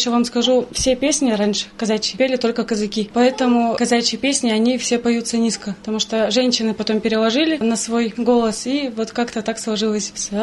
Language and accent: Russian; Don, Russia; я донская казачка.